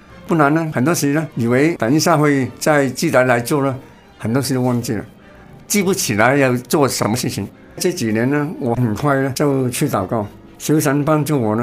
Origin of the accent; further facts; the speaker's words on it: China; 因为我们是人嘛，很自然，特别我们中国人太受了佛教影响